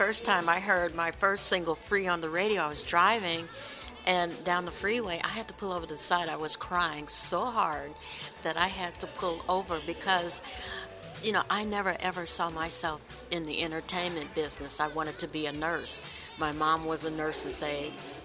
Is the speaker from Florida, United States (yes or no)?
no; Gary, Indiana, United States; because when I grew up in Gary, Indiana, it was wonderful. I had a wonderful childhood, wonderful teenage years here.